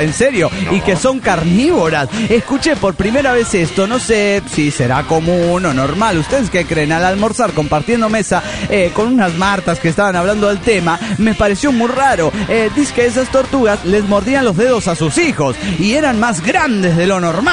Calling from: Cancún, Quintana Roo, Mexico; Hola, amigos. … de Cancún.

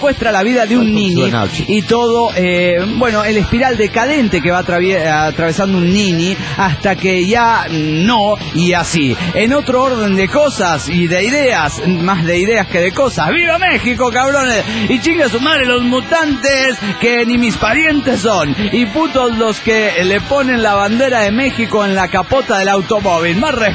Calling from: Argentina; de Argentina.

